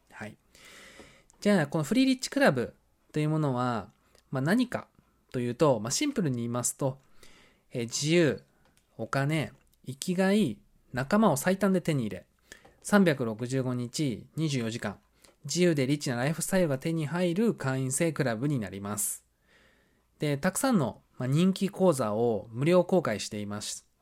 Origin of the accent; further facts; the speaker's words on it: Oita, Japan; 僕の地元が、まあ、九州の大分県なんですけども、そこをまあ卒業して